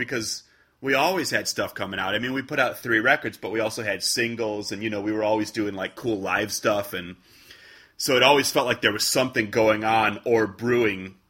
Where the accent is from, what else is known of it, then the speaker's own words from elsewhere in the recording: Chicago, Illinois, United States; also born or lived in Wales; now in New York, United States; I'm a Chicagoan who lives in New York now, you know.